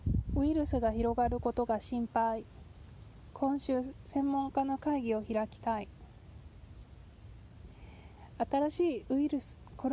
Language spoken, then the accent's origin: Japanese; Kansai, Japan; accent: Kansai dialect; でカジュアルに行くときに関西弁を混ぜていけるぐらいのニュアンスと、完全に標準語で行くときとでちょっとねスイッチを変えるんですよね。